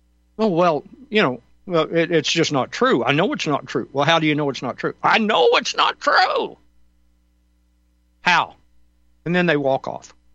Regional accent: Georgia, United States; How many people I know right here in my home state of Georgia

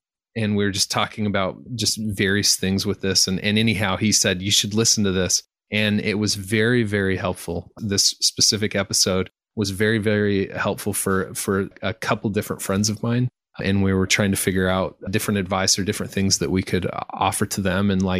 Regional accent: Burley, Idaho, United States; Who am I? … from Burley, Idaho.

